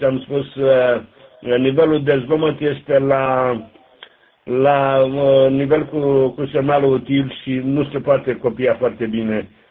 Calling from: Cernavoda, Constanța County, Romania; Cernavoda

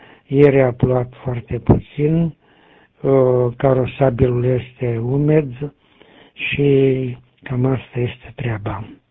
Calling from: Tecuci, Galați County, Romania; sunt la QTH-ul de bază, Tecuci. Am venit de la București duminică și peste vreo lună vin înapoi la București.

